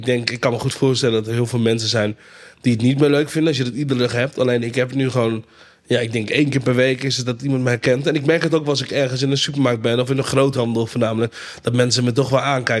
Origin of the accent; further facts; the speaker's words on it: Friesland, Netherlands; mijn vader komt uit Ghana, mijn moeder komt uit Nigeria. Ik ben opgegroeid in Friesland.